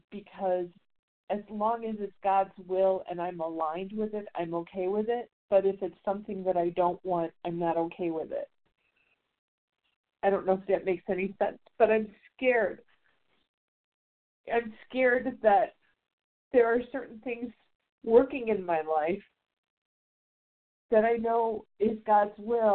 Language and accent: English; Chicago, Illinois, United States; I was back in Chicago, my hometown, looking for apartments.